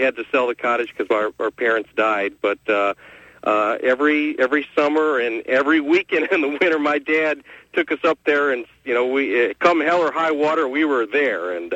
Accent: Michigan, United States; I grew up in the area. I grew up on Walloon Lake.

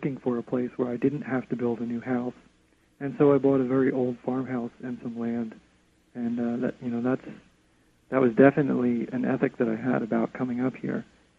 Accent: Pennsylvania, United States; now in Vermont, United States; I moved up here to Vermont from Pennsylvania about 6 months ago.

